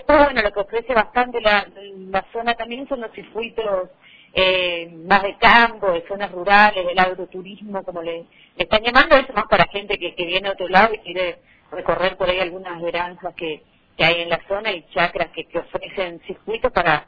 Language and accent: Spanish; Guaraní, Misiones, Argentina; Y a mí me tira más mi pago que soy de Guaraní